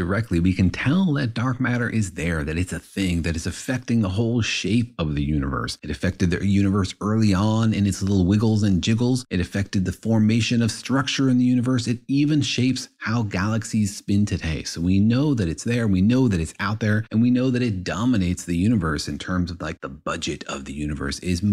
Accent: Los Alamos, New Mexico, United States; given that I grew up in Los Alamos, where they invented nuclear weapons

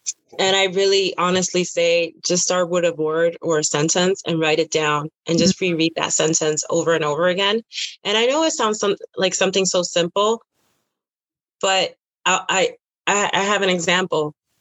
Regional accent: Bronx, New York, United States; because we're both New Yorkers too. Mm-hmm. Like, so we both have this edginess of being New Yorker from the Bronx.

